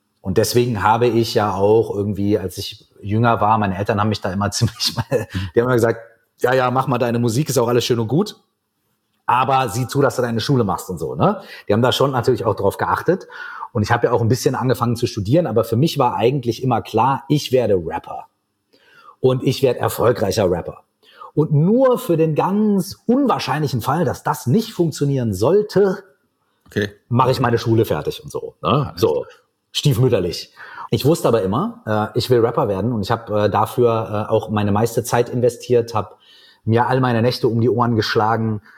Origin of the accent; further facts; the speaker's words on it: Minden, North Rhine-Westphalia, Germany; meinen allerersten Auftritt habe ich dann gehabt auf dem Stadtfest bei uns in Minden. Da gab es eine Bühne, da durfte sich jeder anmelden, der was machen wollte.